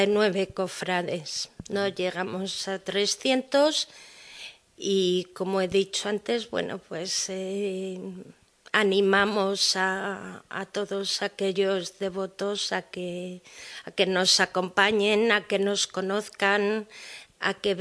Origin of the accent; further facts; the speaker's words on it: Castile and León, Spain; pero así somos los castellanos.